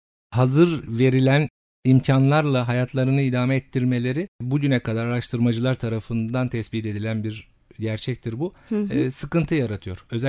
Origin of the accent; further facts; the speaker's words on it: Keşan, Edirne, Turkey; also born or lived in İpsala; Ben 1972 Edirne'li İpsala ilçesi doğumluyum. İlk ortaokul ve liseyi Keşan'da bitirdim.